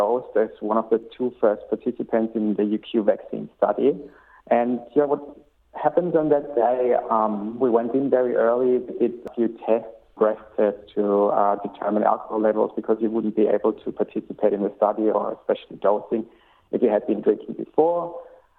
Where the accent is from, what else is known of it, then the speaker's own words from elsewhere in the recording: Carinthia, Austria; now in -; So I'm originally from Austria, actually. I was born in a rather small town, I'd say, in the south of Austria, in the province of Carinthia, which literally lies on the border of Slovenia and Italy. And there I grew up.